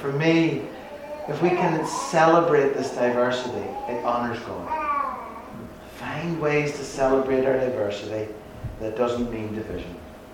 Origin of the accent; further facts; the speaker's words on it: Northern Ireland, United Kingdom; and I grew up in Northern Ireland, and let's face it, we have a ton of religion going on there.